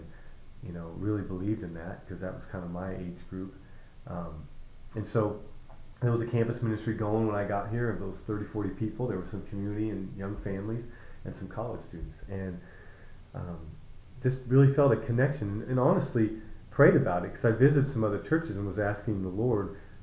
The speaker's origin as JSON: {"language": "English", "region": "California", "country": "United States", "tie": "born or raised there", "said": "I grew up in California, and in the middle of my high school years, really had a powerful encounter with Jesus Christ, where my life changed completely."}